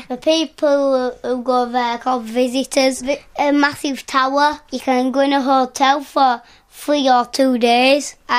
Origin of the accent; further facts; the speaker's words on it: Bradford, Yorkshire and the Humber, United Kingdom; And I'm from Bradford. I'm 5. 6 in August.